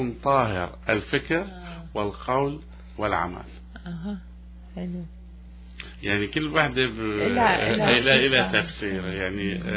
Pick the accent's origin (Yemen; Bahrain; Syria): Syria; moved away; أنا تغربت من سوريا من 1982 أو 80